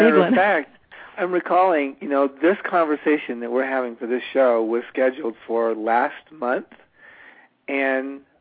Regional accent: the South, United States; You know, I was raised in the South

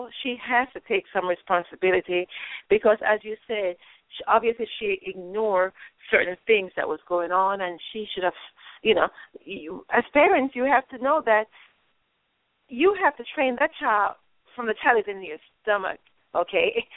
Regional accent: Jamaica; now in United States; I'm originally from Jamaica, and although I had my kids here in the United States

